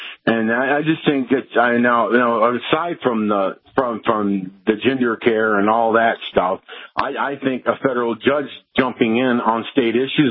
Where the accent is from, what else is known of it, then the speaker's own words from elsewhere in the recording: Florida, United States; I'm from Florida.